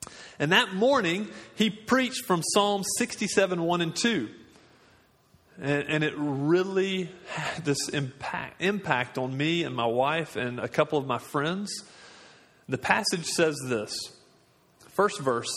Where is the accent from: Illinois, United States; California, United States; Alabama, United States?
Alabama, United States; Birmingham; My wife and I, she's from Dalton, Georgia. I'm from Birmingham.